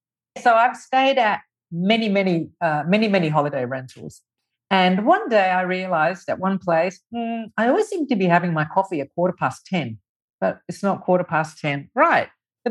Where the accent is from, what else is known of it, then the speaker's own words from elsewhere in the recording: Australia; I'm from Australia. My properties were there.